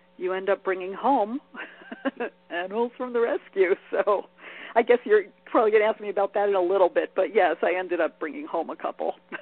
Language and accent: English; Brooklyn, New York, United States; moved away as an adult; now in Los Angeles, United States; I grew up in New York, in Brooklyn, and I moved out to L.A. From Brooklyn to Hollywood.